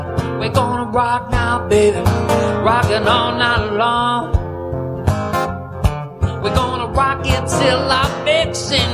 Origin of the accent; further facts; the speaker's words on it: London, United Kingdom; accent: London; I'm from London. I can't talk properly. So people from London get rid of all the T's and all the L's and everything.